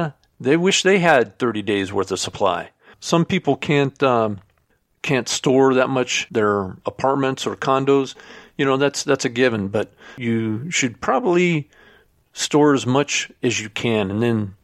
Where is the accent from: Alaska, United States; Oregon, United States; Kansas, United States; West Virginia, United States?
Oregon, United States; I'm originally from Oregon